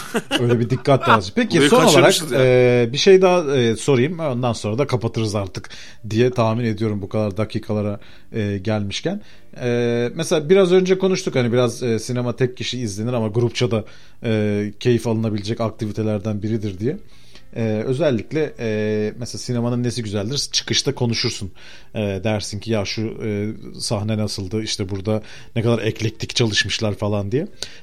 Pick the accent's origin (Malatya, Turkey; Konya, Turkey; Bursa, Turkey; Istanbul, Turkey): Bursa, Turkey; Mesela ben hatırlıyorum, ben Bursa'da büyüdüm.